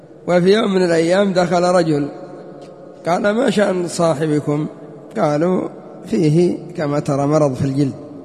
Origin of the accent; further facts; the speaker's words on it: Yemen; ما بش كورونا عندنا في اليمن، ما بش.